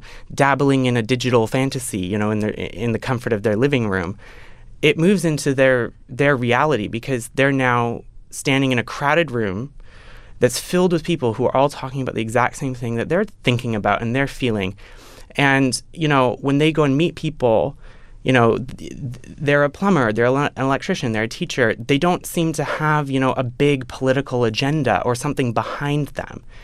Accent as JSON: {"language": "English", "country": "Canada", "said": "I'm Canadian"}